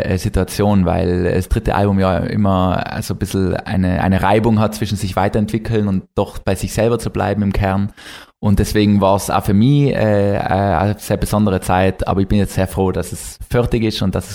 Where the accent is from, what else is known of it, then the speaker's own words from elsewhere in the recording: South Tyrol, Italy; now in Munich, Germany; Und Südtirol, da wohnt meine ganze Familie, viele Freunde und deswegen ist da immer schön. Aber auch in München zu leben als Südtiroler